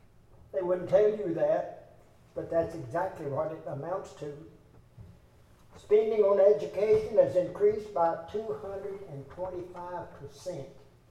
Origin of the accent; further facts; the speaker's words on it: United States; I'm glad that I'm American. I don't know of any other part of the world that I would rather be in.